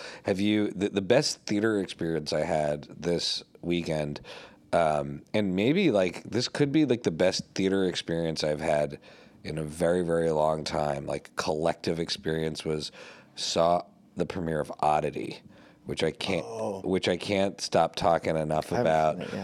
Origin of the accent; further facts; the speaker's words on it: Montreal, Quebec, Canada; I grew up in Montreal